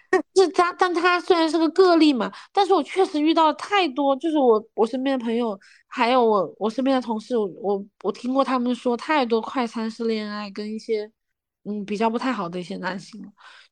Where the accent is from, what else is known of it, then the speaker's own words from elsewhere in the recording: Northeast China, China; 就可能跟我们东北那边还是不太一样，就是跟我们从小生活的环境可能不太一样。